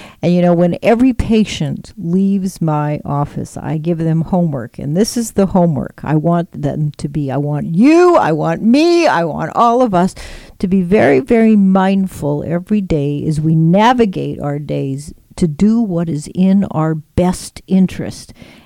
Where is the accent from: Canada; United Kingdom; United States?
Canada; Winnipeg, Manitoba; I was very, very fortunate as a young child, you know, growing up in Winnipeg, skating and competitive tennis and competitive badminton.